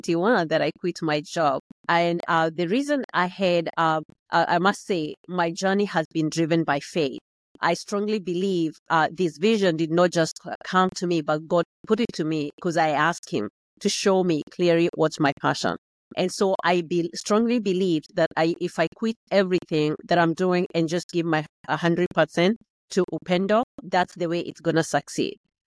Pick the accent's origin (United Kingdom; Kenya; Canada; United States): Kenya; moved away as an adult; I'm originally from Kenya. I came to this country 22 years ago with my two children, ages 2 and 8.